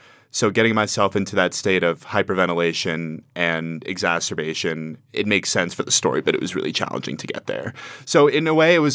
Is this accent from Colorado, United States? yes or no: yes; Colorado Springs, Colorado, United States; Myself, I grew up here in Colorado Springs